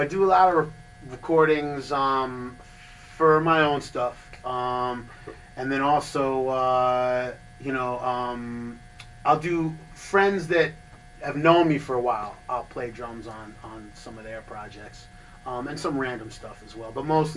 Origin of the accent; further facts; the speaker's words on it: New York City, New York, United States; New York City. I grew up in New York City.